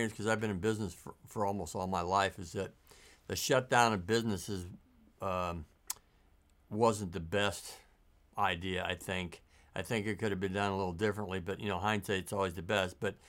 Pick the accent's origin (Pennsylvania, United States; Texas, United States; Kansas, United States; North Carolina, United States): North Carolina, United States; and we're from North Carolina, and these North Carolinians are a little different critters than some of the country.